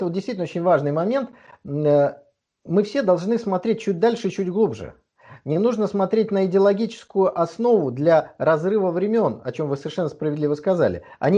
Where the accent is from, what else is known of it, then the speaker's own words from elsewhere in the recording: Saint Petersburg, Russia; Я ленинградец